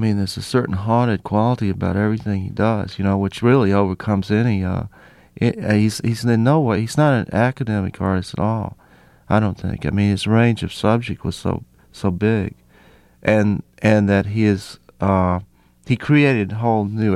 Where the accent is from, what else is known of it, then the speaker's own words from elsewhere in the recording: Nashville, Tennessee, United States; The Grand Ole Opry is right there. I'd love to do it. If it wasn't my hometown, I probably would have done it by now.